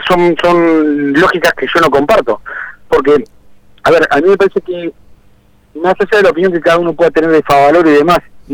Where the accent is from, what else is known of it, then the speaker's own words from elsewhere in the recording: Argentina; Me parece que es algo que tenemos que aprender como argentinos, a hacernos cargo.